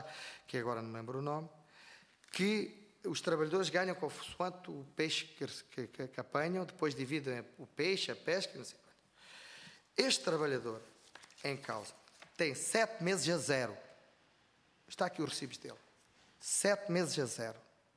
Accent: Faro, Algarve, Portugal; also born or lived in Fuzeta / Olhão; no meu Algarve, na minha terra, que eu sou da Fuzeta, nasci na Fuzeta, fui criado em Faro e em Olhão, da minha zona de infância

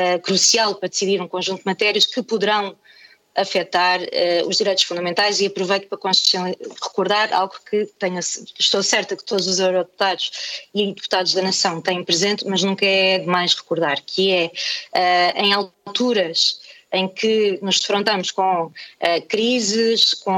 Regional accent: Azores, Portugal; Eu já agora recordo que sou dos Açores

